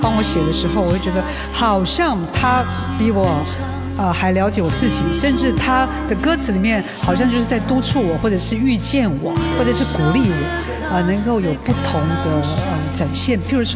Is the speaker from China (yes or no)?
no; Hualien, Hualien County, Taiwan; 因为我是来自这个花莲这个地方